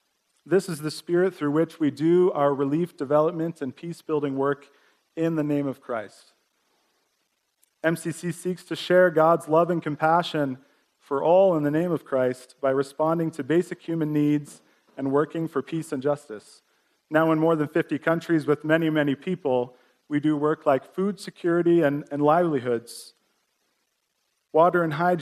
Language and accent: English; Nova Scotia, Canada; now in Calgary, Canada; I grew up in the Annapolis Valley, Nova Scotia. It's a very small area. My first home was right next to the Bay of Fundy. Grew up on a hobby farm with cows, goats, chickens